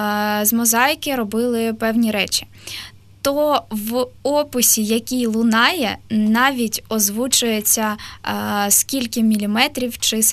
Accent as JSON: {"language": "Ukrainian", "region": "Kyiv", "country": "Ukraine"}